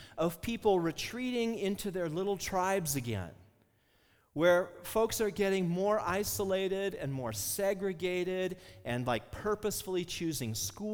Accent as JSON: {"language": "English", "region": "Midwest", "country": "United States", "tie": "born or raised there", "said": "in a very white Midwestern town that had a population of about 4,000 people. So I grew up white."}